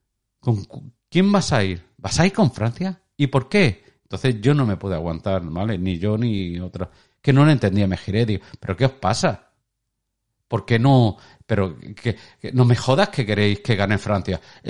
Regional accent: Barcelona, Catalonia, Spain; yo soy de aquí, de Barcelona

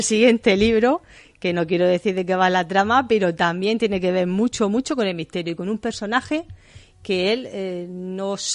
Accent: Murcia, Region of Murcia, Spain; Yo, como homenaje a mi tierra, a Murcia, es una gran enamorada de la región

